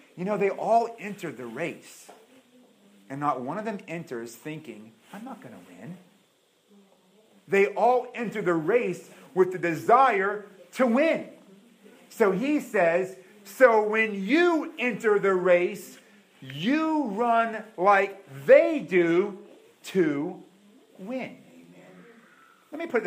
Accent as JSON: {"language": "English", "region": "New England", "country": "United States", "said": "for those of you who don't know, I'm from New England"}